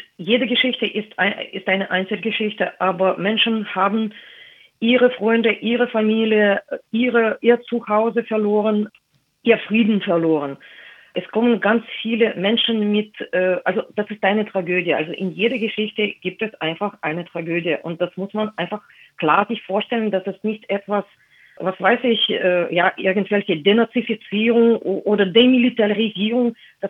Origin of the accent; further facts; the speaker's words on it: Moscow, Russia; now in Germany; Nein, ich komme aus Russland, ich komme aus Moskau. Ich bin eingedeutscht seit mehreren Jahren, also im Jahr 2013 habe ich meinen Pass abgegeben, meinen russischen Pass.